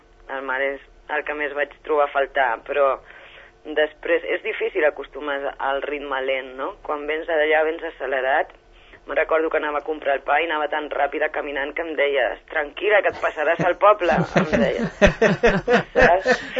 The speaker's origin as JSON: {"language": "Catalan", "town": "Barcelona", "region": "Catalonia", "country": "Spain", "tie": "born or raised there", "said": "Vam néixer i vam estar durant molts anys a Barcelona i fa 10 anys vam tornar a les arrels familiars"}